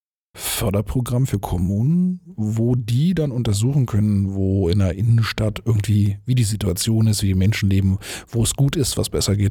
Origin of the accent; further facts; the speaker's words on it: Berlin, Germany; Ich bin ja Berliner